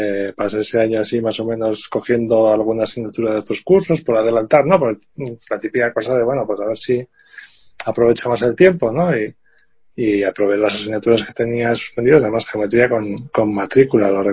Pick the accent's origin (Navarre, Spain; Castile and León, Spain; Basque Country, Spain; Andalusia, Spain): Navarre, Spain; Pamplona; yo pues llegué a esa universidad siendo de Pamplona, pues lo más cercano pues esa universidad, no tenía intención de irme a alguna otra.